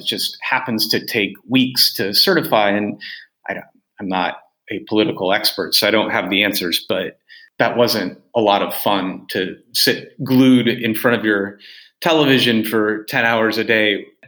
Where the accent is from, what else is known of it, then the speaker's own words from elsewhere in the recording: United States; last week as an American, we were glued to our TVs for the election.